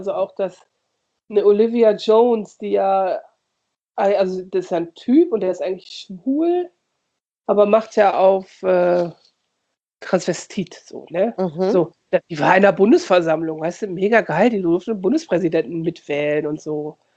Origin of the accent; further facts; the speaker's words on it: Munich, Bavaria, Germany; Ja, aus München.